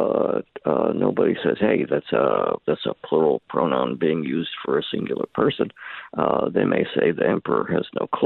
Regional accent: New York City, New York, United States; when I was growing up in New York City.

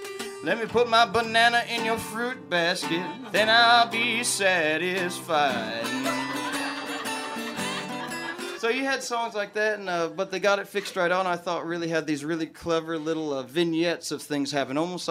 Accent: Phoenix, Arizona, United States; I was born and raised in Arizona, in Phoenix, mm-hmm. Just downtown Phoenix, and I lived there all the way through college.

